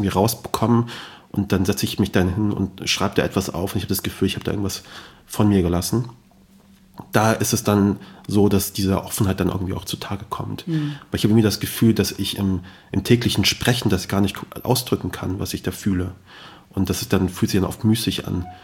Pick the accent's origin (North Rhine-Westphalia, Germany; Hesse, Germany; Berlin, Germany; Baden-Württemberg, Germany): Hesse, Germany; Kassel; ich komme ja aus Kassel